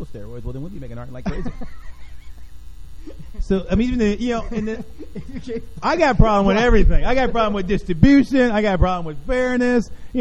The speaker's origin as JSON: {"language": "English", "region": "Ohio", "country": "United States", "said": "you know, like I'm from Ohio."}